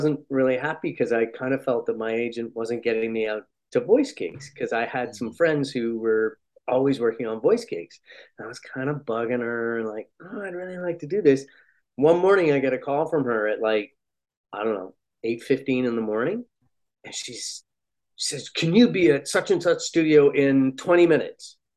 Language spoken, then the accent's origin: English; Canada; I don't know whether it was more because I grew up in Canada